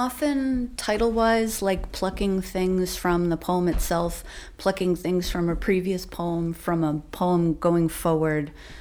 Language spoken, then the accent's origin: English; Poughkeepsie, New York, United States; I was born in Poughkeepsie. I know about that miracle suit. And... living in the Hudson Valley my whole life